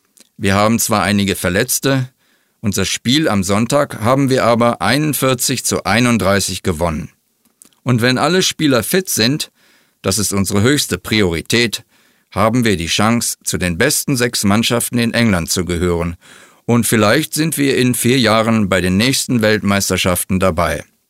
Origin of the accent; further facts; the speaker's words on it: Heidelberg, Baden-Württemberg, Germany; Ich bin in Heidelberg aufgewachsen.